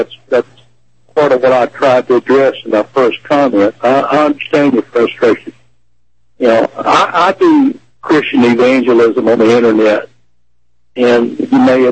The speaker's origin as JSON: {"language": "English", "region": "Tennessee", "country": "United States", "tie": "born or raised there", "said": "That political attitude about race has been present throughout my life, having been raised in Tennessee."}